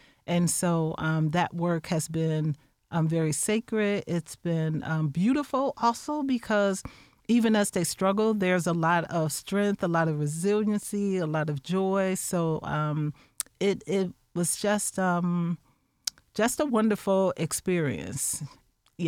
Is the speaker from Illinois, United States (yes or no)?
yes; Chicago, Illinois, United States; now in Champaign, United States; My family is here in Champaign, but we're also from Chicago.